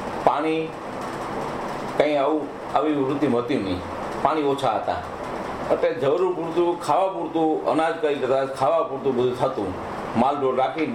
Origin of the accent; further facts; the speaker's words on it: Ambecha, Gujarat, India; born there; આંબેચા ગામ માળિયા તાલુકા જુનાગઢ જિલ્લા.